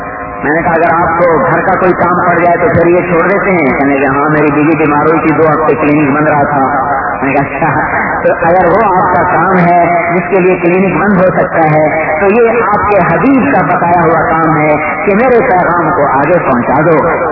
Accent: Punjab, Pakistan; ہمارا جو یہاں میرا گاؤں ہے وہاں سے قریب عبد الحکیم ایک چھوٹی سی چھاؤنی ہے

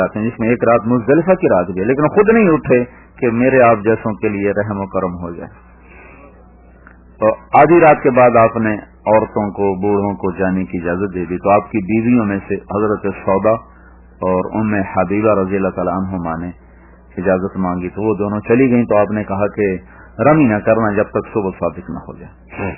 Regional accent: Kabirwala, Punjab, Pakistan; زبان سے ہمارے علاقے کے الگ تھے, میرا علاقہ ملتان کبیر والا تھا

